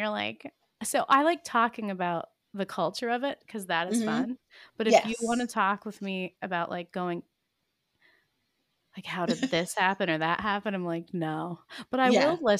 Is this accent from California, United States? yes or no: no; Pennsylvania, United States; I grew up in Pennsylvania and I grew up in the country, so it was a little bit different. But I lived in a small town, rural Pennsylvania, as an adult too.